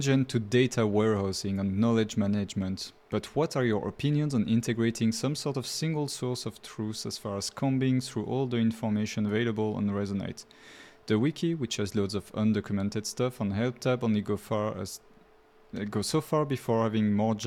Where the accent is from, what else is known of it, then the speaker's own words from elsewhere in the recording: United States; Northern European pizzas are legitimately hilarious to me as an American.